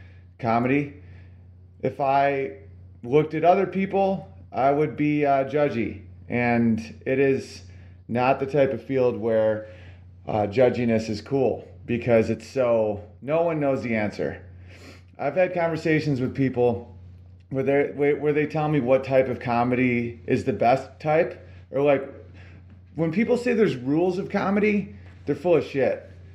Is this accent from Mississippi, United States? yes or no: no; Oswego, New York, United States; I'm doing the Syracuse Funny Bone, right near my hometown of Oswego, New York.